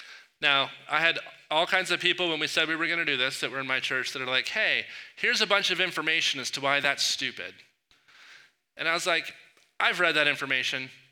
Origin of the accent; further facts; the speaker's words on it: United States; But as an American, not asserting our rights is almost anti-patriotic, right?